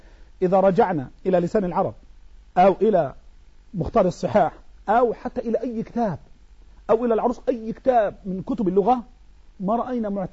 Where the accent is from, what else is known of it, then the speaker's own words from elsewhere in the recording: Egypt; احنا عندنا في مصر نقول إيه، المرأة دي مخمرة